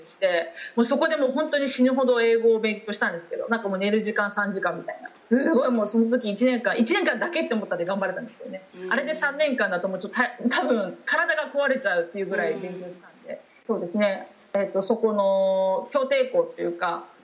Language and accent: Japanese; Gunma, Japan; 高校までは私群馬県出身なんですけど、群馬県にずっといまして、